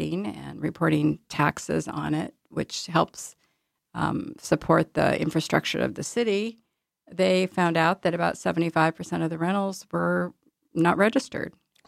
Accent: Oregon, United States; Actually, I grew up in Southern Oregon and I have a friend who runs a very active B&B down there.

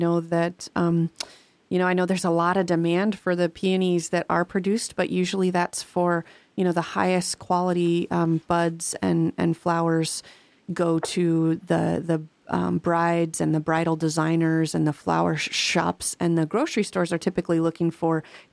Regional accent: Oregon, United States; Yeah, I grew up in Oregon. In Oregon, and every time we cross the border down into California, same thing.

